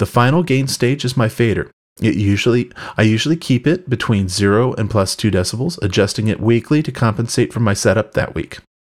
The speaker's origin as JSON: {"language": "English", "region": "California", "country": "United States", "said": "from the East Bay of San Francisco, California."}